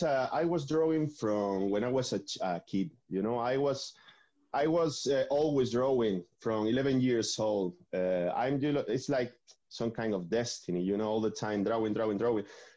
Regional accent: Motril, Andalusia, Spain; English is a second language; No, I'm from Motril, a small city in Granada, in the south, Andalusian. I'm Andalusian.

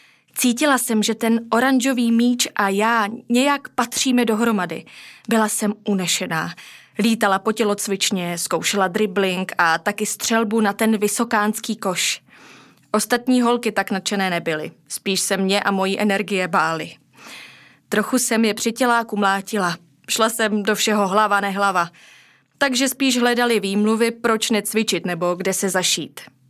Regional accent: Kyjov, South Moravian Region, Czechia; Kyjov, odkud pocházím, je malé město.

